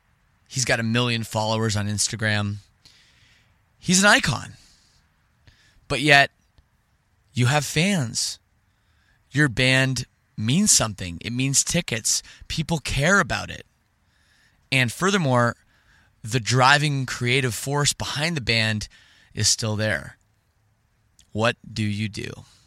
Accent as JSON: {"language": "English", "country": "Canada", "said": "As I record this, I am finally in California. This is like, you know, I'm from Canada"}